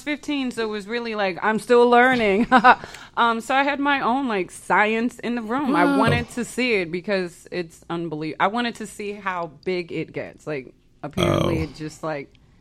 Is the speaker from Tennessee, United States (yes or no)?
no; New York, United States; also born or lived in Oklahoma / Florida; I'm from New York, but I lived in Oklahoma. And then I lived in Florida.